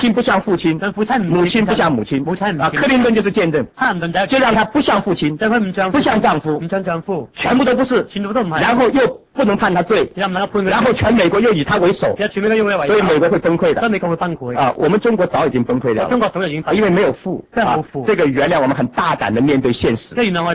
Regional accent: Taiwan; 因为我从台湾来的，

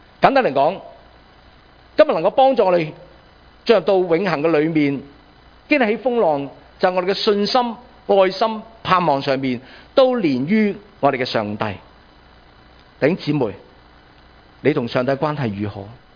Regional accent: Hong Kong; 但我知道上帝带领住我哋香港人嘅历史，带领住我哋嘅人生。

